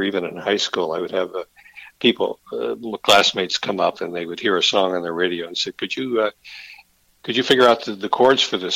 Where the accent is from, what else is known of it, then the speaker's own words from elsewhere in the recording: Virginia Beach, Virginia, United States; I said I was from Virginia Beach